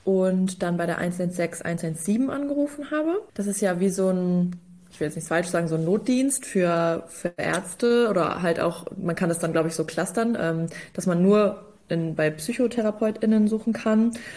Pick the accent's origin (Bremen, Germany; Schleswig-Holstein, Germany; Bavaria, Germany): Bremen, Germany; ich bin 27 Jahre alt, ich komme aus Bremen